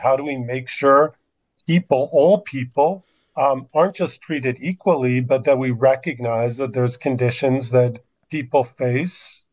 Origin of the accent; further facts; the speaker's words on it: Minneapolis, Minnesota, United States; born there; Immigrant parents, first generation, born in Minneapolis